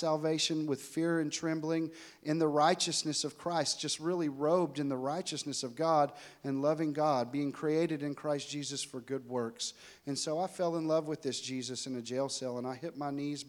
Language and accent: English; Dallas, Texas, United States; accent: Texas; And I'm from Dallas, Texas, if you can't tell by the accent. So I travel all around, so I may have lost some of it, but I'm from Dallas, Texas.